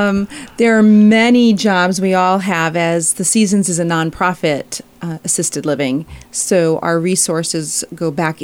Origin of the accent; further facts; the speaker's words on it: Uxbridge, Massachusetts, United States; moved away as an adult; I am a transplant from Massachusetts.